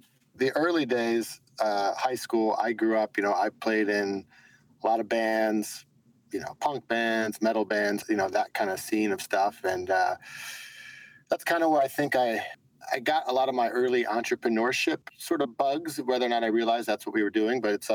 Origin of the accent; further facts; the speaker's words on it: Philadelphia, Pennsylvania, United States; And back in my hometown of Philadelphia, there was an agency there called Quaker City Mercantile